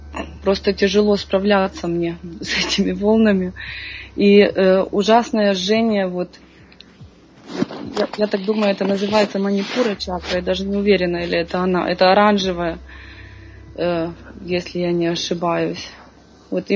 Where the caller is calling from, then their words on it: Germany; я звоню из Германии